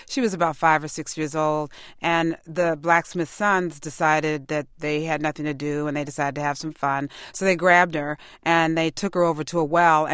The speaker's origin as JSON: {"language": "English", "town": "Washington", "region": "District of Columbia", "country": "United States", "tie": "born or raised there", "said": "Well, I grew up in Washington, D.C. as a child of people who had migrated from the South."}